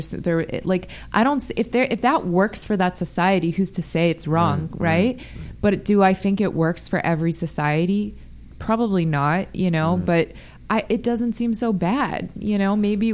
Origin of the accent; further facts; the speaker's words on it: United States; Because honestly, as an American, I mean, do I think that kind of government control or whatever would work in America?